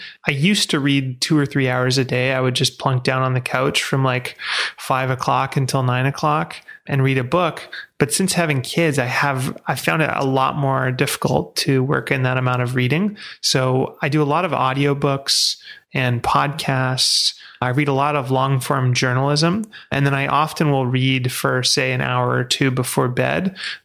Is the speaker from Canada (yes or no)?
yes; Vancouver, British Columbia, Canada; I grew up in Vancouver, and I went to school with a lot of really rich kids